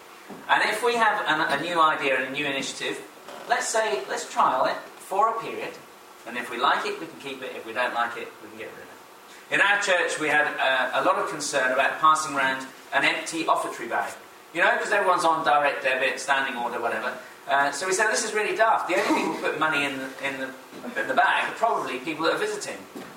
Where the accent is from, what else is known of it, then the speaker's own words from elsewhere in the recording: Dunfermline, Scotland, United Kingdom; also born or lived in Chatham; My dad worked in the Royal Naval Dockyards, so I was born in Chatham. But I don't really remember that because we moved at the age of, when I was five, we moved to Scotland, to Dunfermline, to another country.